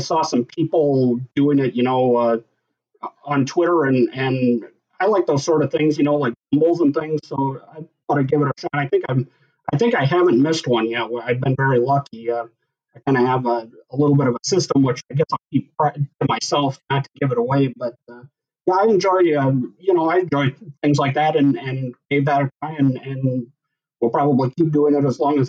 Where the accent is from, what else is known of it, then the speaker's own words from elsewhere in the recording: South Dakota, United States; moved away as an adult; also born or lived in Pittsburgh; I grew up in South Dakota, didn't have much knowledge of harness racing